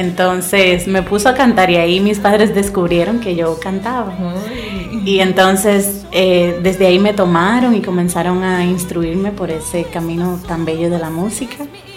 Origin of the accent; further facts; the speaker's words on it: La Romana, Dominican Republic; also born or lived in Hato Mayor del Rey; yo me crié en La Romana, nací en el pueblito de Hato Mayor del Rey. Es una historia bien, bien dinámica. Crecí en el centro de dos familias.